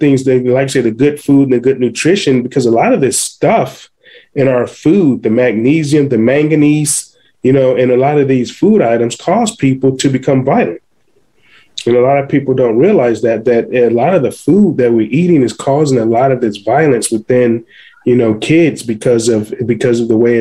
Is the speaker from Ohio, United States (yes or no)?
yes; Cleveland, Ohio, United States; we did that where I grew up in Cleveland. You know, in Ohio, I remember us having a community garden